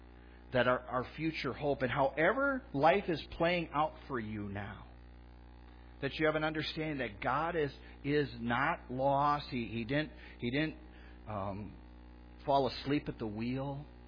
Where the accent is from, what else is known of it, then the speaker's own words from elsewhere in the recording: Chicago, Illinois, United States; Remember, I grew up in Chicago, and then I pulled Kim into Warrington.